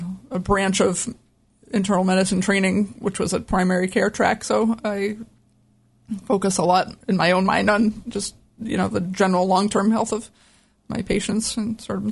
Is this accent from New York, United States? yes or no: no; Worcester, Massachusetts, United States; I grew up in Worcester, Massachusetts.